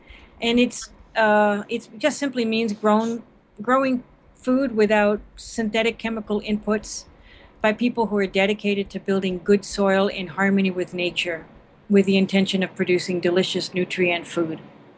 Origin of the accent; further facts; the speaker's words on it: Puerto Rico; I grew up in Puerto Rico in the tropics